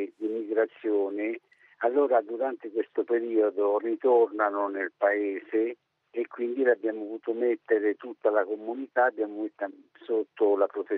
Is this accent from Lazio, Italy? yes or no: yes; Oriolo Romano, Lazio, Italy; ma io sono anche d'Oriolo, quindi siamo molto vicini come paese, 7 chilometri.